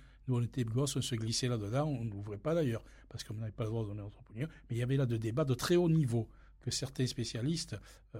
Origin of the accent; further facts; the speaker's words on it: Marseille, Provence-Alpes-Côte d'Azur, France; Je viens de France, oui, Marseille.